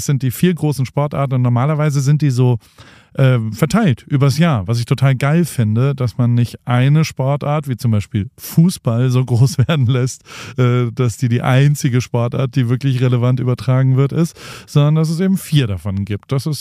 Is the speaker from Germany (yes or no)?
no; United States; Ich komme aus Amerika